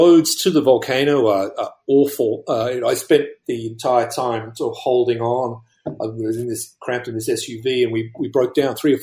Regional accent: Australia; Well, I'm originally from Australia

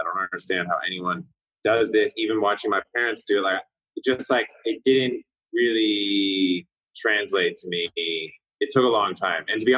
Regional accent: California, United States; growing up in California, I always had this kind of attraction to like Chicano, like lowrider community and whatnot.

